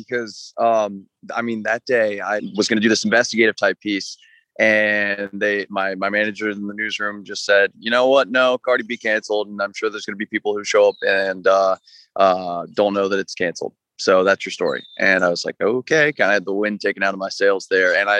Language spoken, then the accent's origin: English; Raleigh, North Carolina, United States; That's exactly right. Born and raised in Raleigh, kind of the northwest part of town, just inside the Beltline.